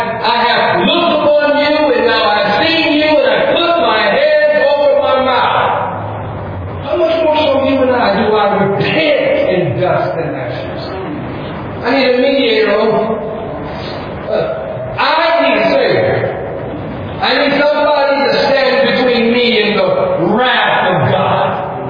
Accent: California, United States; Why would I come here from California if my life is about me?

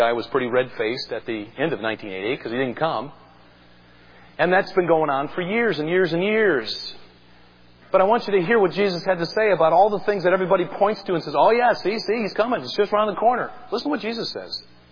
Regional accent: Winona, Minnesota, United States; In 1965, in my hometown, We made national headlines. I can remember watching Walter Cronkite on the CBS Evening News. And there he had a correspondent standing on the dike on the Mississippi River in April of 1965. And this guy declared, Winona, Minnesota, the city that saved itself

